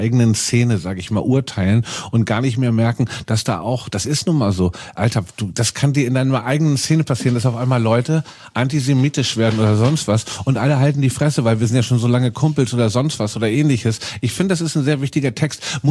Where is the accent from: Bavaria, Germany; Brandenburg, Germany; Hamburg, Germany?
Hamburg, Germany; Das ist doch auch eine der ersten Sachen, die man als Hamburger lernt. Hamburg hat mehr Brücken als Venedig.